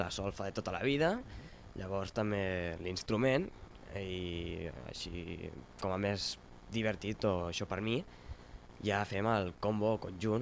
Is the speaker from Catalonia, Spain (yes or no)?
yes; Vimbodí, Catalonia, Spain; soc de Vimbodí i doncs toco el baix, ves?